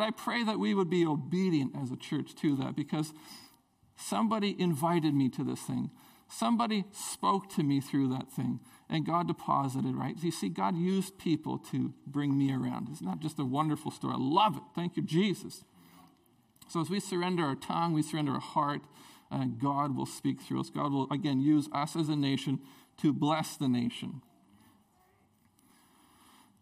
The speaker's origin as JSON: {"language": "English", "town": "Prince Rupert", "region": "British Columbia", "country": "Canada", "tie": "born or raised there", "said": "I grew up in Prince Rupert."}